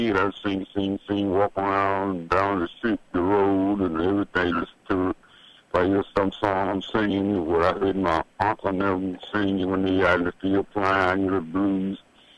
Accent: Camden, Mississippi, United States; Yeah, that's right. That's right, Camden, Mississippi.

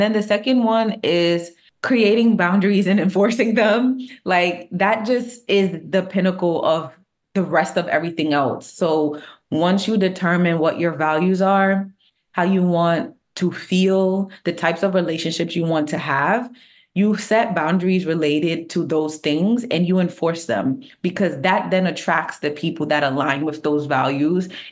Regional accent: Jamaica; I am Jamaican.

